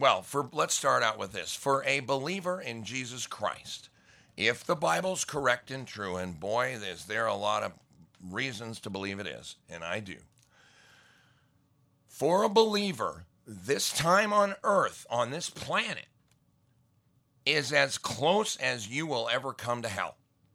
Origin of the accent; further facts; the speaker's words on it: Montana, United States; I grew up in Montana. I mean, I grew up working hard on, and I had jobs on farms and ranches